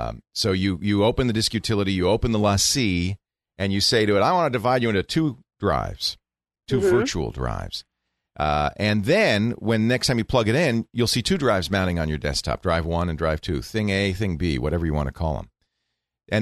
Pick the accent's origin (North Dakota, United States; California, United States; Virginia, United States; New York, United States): California, United States; as a Californian myself, if it goes down below 60, it's like, oh, turn the heat on.